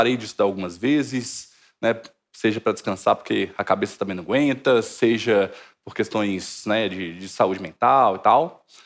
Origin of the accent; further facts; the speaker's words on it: Brasília, Federal District, Brazil; Como bom candango, né?